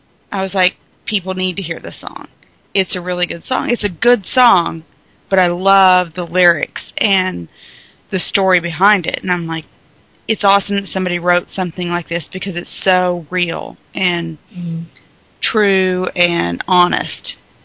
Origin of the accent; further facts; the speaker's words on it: Colorado, United States; You know, and I'm from Colorado originally.